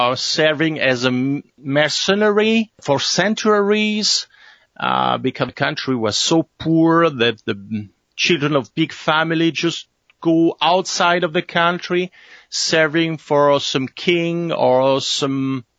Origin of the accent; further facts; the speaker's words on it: Switzerland; first language fr; English is a second language; Okay, my village speak French, but we are surrounded from German dialect villages around, yeah.